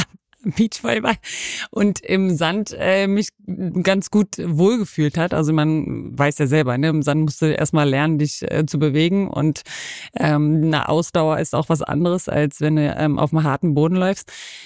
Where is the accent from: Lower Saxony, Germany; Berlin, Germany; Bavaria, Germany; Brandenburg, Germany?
Berlin, Germany; in Köpenick, wo ich herkomme.